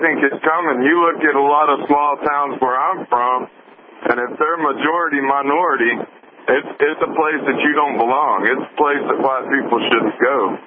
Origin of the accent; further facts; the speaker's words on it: Arkansas, United States; I'm from Arkansas.